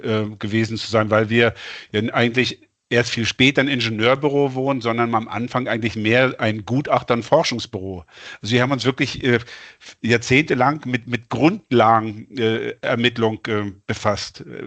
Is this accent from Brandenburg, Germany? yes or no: yes; Brandenburg, Germany; also born or lived in Berlin / Osnabrück; now in Bochum, Germany; Tatsächlich, also geboren in Berlin, groß geworden, also Jugend in Brandenburg verbracht. Noch als die Mauer stand, rüber in den Westen, erst nach Osnabrück und dann die Heimat hier in Bochum gefunden.